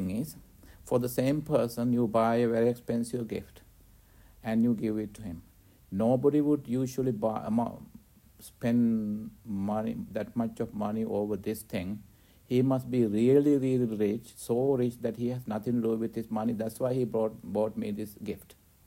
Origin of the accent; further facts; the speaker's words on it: Sri Lanka; English is a second language; I'm coming from Sri Lanka and from Asia. Lots of people are poor.